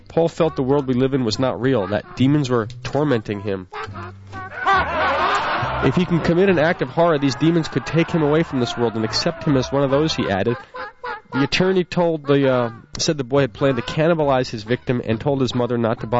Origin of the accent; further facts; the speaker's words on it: Fort Lauderdale, Florida, United States; Fort Lauderdale, Florida, my hometown.